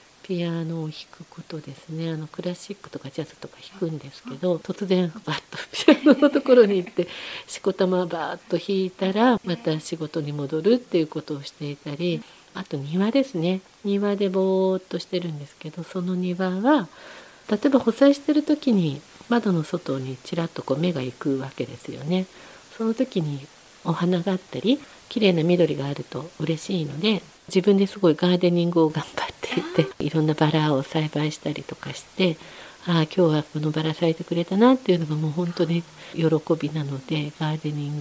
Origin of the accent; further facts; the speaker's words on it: Fujisawa, Kanagawa, Japan; 私湘南出身だったんだなっていうことを思い出しまして、やっぱ藤沢に帰ろうと思いましたね。